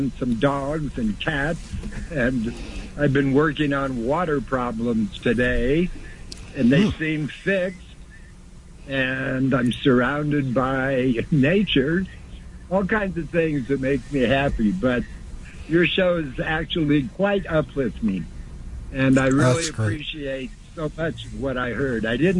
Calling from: Costa Rica; I'm calling from Central America, Costa Rica.

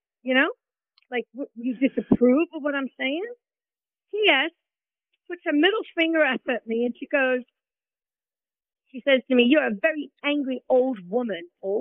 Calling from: Brooklyn, New York, United States; from Brooklyn.

